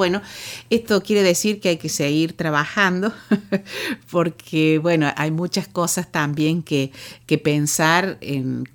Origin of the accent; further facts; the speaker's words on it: Uruguay; now in Córdoba, Argentina; yo que soy uruguayo, recién venía a Córdoba